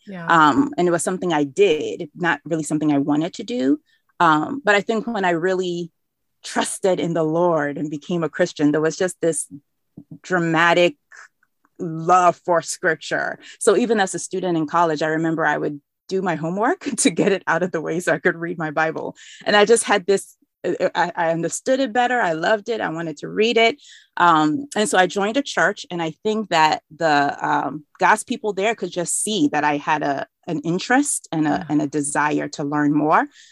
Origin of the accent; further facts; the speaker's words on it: Maryland, United States; also born or lived in Ghana; I came to the United States just before I was 10. And I've been here since. I live in the DC. I live in DC proper, actually, but I've always kind of lived in the DC metro area in Maryland.